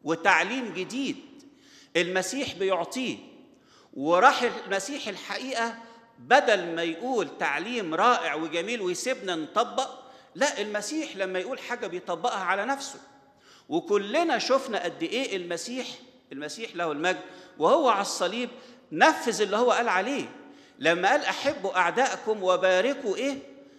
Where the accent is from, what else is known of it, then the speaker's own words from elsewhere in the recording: Egypt; عندنا في مصر الواحد يقول له إيه؟ أنا 60 مرة قلت لك الكلام ده.